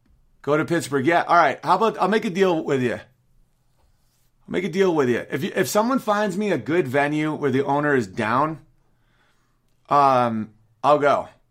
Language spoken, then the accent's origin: English; Canada; I'm a Canadian